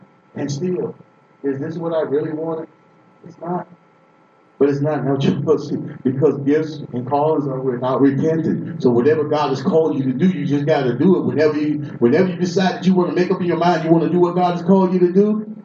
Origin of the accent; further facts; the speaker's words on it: Boston, Massachusetts, United States; moved away; I came from Boston to here, and I just didn't want to just go to jail